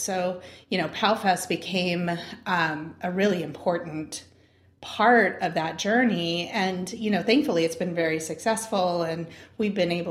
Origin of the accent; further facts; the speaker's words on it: Oregon, United States; now in Portland, United States; I'm from Oregon, so is my husband. We decided to move back to Portland.